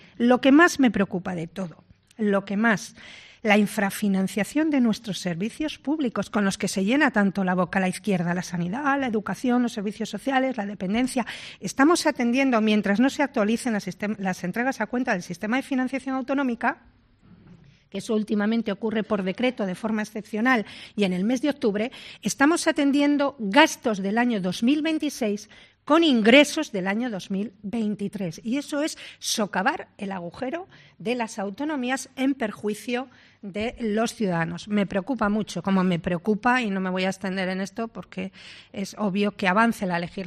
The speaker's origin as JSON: {"language": "Spanish", "town": "Suances", "region": "Cantabria", "country": "Spain", "said": "que yo soy de Suances."}